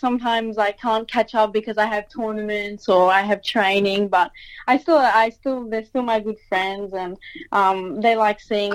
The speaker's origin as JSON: {"language": "English", "town": "Melbourne", "region": "Victoria", "country": "Australia", "tie": "born or raised there", "said": "I was born and raised in Melbourne, and my parents were born and raised in Melbourne as well. My grandparents, both sides, came from Greece, Evia, Mytilene, Peloponnesos."}